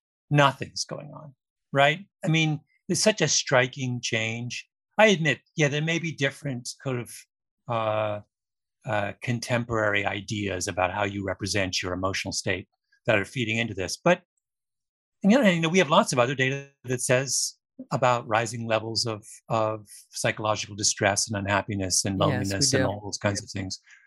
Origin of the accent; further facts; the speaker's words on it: Canada; I'm Canadian